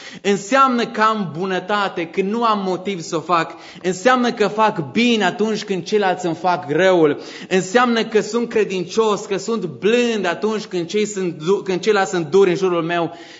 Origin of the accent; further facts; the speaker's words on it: Transylvania, Romania; also born or lived in Bucharest; eu sunt, adică am fost în București timp de 8 ani. Și m-am gândit că poate după 8 ani lumea nu-și mai dă seama că sunt din Ardeal.